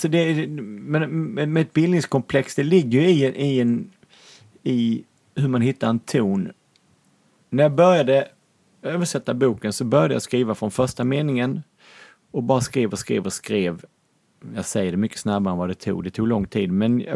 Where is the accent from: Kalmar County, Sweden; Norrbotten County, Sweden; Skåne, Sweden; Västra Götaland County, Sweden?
Skåne, Sweden; Lund; för jag är från Lund.